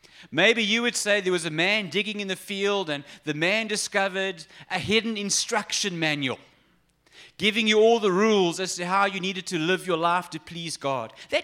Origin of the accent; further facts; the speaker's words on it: Amalinda, Eastern Cape, South Africa; In fact, growing up in Amalinda, as kids